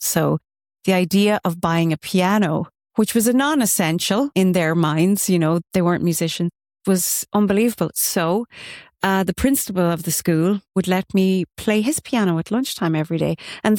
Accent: Ireland; growing up in Ireland and especially in the countryside

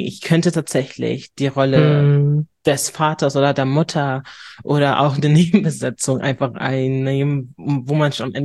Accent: Hamburg, Germany; Ich bin Hamburgerin durch und durch

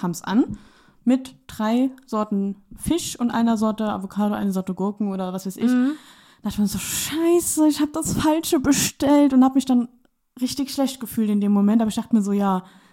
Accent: Eifel, Germany; weil ich komme ja eigentlich aus der Eifelregion.

